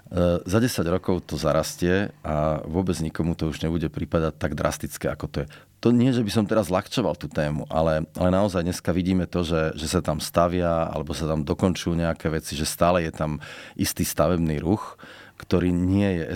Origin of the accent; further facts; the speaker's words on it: High Tatras, Prešov Region, Slovakia; Ja vravím, vyrastal som vo Vysokých a priženil som sa do nízkych